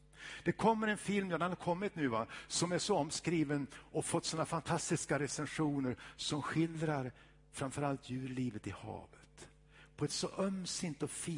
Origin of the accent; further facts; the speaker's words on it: Dalarna County, Sweden; jag är ju från Dalarna